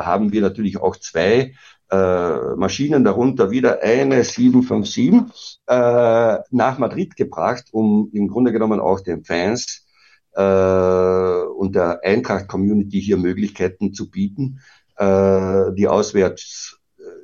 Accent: Austria; now in Frankfurt, Germany; ich bin ja als Österreicher hier in Frankfurt so ein bisschen unschuldig in dieses Thema reingeschlittert

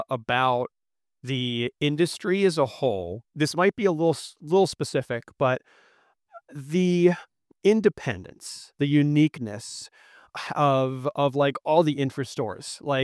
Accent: York County, United States; I also, maybe that's part of my York County, because I grew up in York County, and maybe that got to me too.

